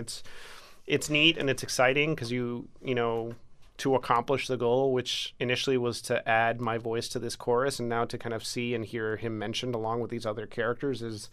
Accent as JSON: {"language": "English", "town": "Miami", "region": "Florida", "country": "United States", "tie": "born or raised there", "said": "at least the picture that I remember as a kid or growing up in Miami."}